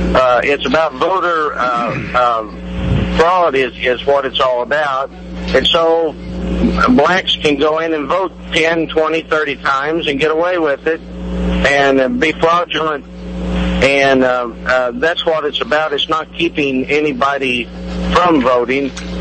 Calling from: Jefferson City, Missouri, United States; calling from Jeff City.

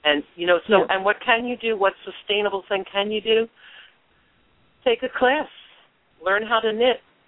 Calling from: North Carolina, United States; I'm actually calling from North Carolina. I recently moved to North Carolina

